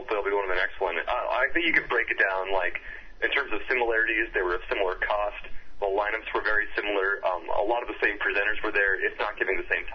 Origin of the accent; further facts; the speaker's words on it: San Diego, California, United States; And now I'm from San Diego, so maybe being in D.C., there's like, oh, cool